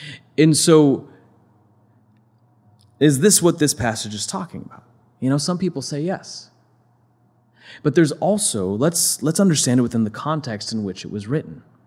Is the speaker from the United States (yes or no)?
yes; Ohio, United States; also born or lived in Orange / Northern Kentucky; You know, I was born in Orange, but I grew up in Southern Ohio, Northern Kentucky.